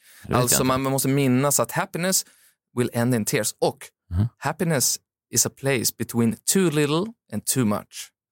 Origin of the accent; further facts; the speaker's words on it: Timrå, Västernorrland County, Sweden; som i lägenheter som såg ut som där jag kommer från, Timrå, där hade de en bastu i.